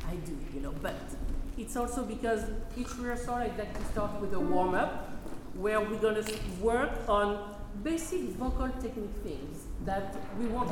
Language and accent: English; Martinique, France; accent: French; English is a second language; French accent all the time. I'm from France. I'm from the Caribbean, actually, from Martinique.